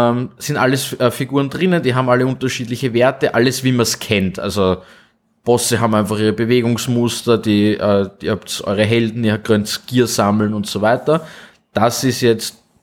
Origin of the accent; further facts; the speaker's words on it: Austria; Also ich bin nicht der einzige Österreicher mit einem Ticket für Atlanta